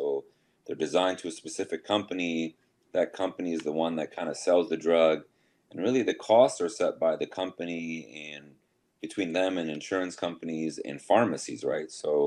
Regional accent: Minnesota, United States; moved away as an adult; I'm an interventional cardiologist. I'm actually from Minnesota. Moved here back in 2011

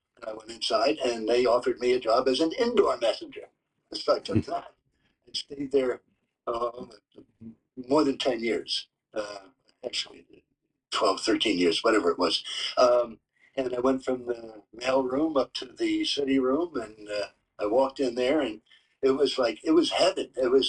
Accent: United States; I hardly know, I'm American.

